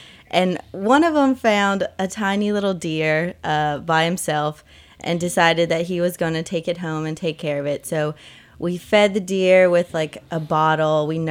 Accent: North Carolina, United States; now in New York, United States; Yes, I just moved to the East Village this year, so I'm a New Yorker this year.

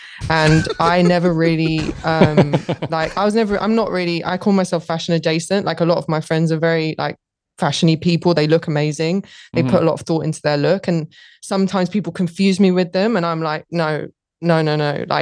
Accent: London, United Kingdom; I grew up in London.

